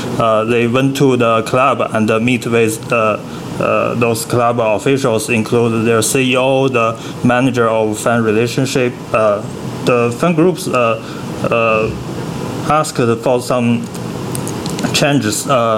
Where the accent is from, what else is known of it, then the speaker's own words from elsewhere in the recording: Nanjing, Jiangsu, China; Yeah, I'm from Nanjing. I grew up in Nanjing and become a Suning fan, Jiangsu football fan in 1996.